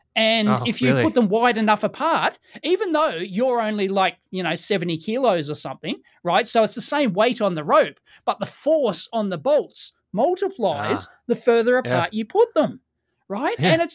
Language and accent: English; Australia; even though I'm an Aussie and I'm supposed to say maths